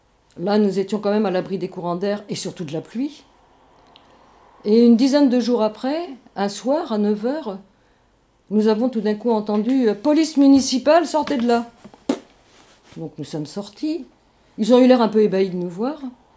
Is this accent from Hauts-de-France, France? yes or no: no; Brittany, France; moved away; Mais comme nous sommes natifs de la Bretagne, nous sommes donc revenus dans notre région.